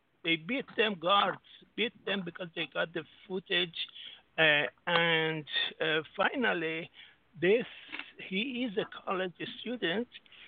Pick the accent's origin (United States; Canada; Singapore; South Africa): Singapore; I am from Asia, Singapore.